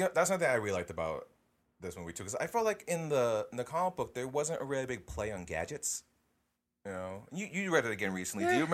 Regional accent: Australia; And I'm from Australia.

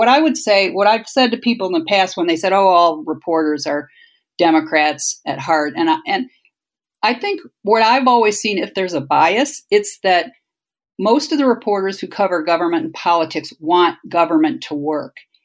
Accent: Toledo, Ohio, United States; we grew up in Ohio, older sisters who would drive all night to New York City. You know, New York City is a pretty scary place when you're coming from Toledo, Ohio

